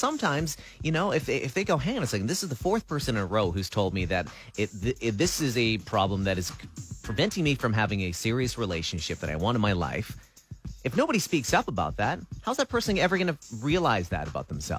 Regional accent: Canada; But maybe this is sort of a fault for us being Canadian, as polite as we are.

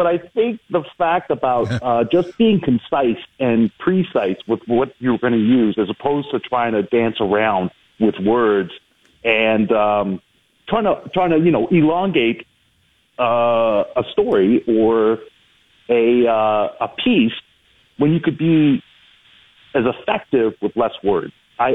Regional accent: Brampton, Ontario, Canada; I grew up in Brampton, and my whole entire military career has been either on the West Coast in the U.S. or on the East Coast.

